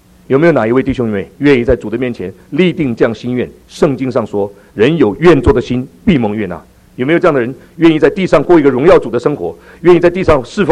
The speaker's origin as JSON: {"language": "Chinese", "country": "Taiwan", "said": "我从台湾来，没有别的目的，就是要把"}